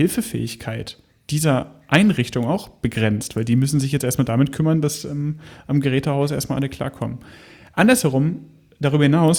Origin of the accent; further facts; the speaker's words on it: Lower Saxony, Germany; aus meiner Heimat, der Region Hannover.